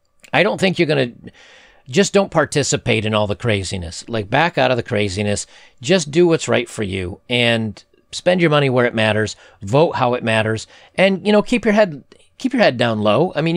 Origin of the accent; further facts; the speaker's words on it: Buffalo, New York, United States; I'm from Buffalo, New York originally, just south of there. So I'm used to real cold weather and a lot of snow, so that wouldn't bother me.